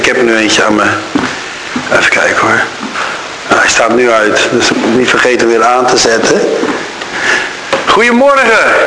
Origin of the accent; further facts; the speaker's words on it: Brazil; Dutch is a second language; Maar als jullie weten, ik ben in Brazilië grootgebracht.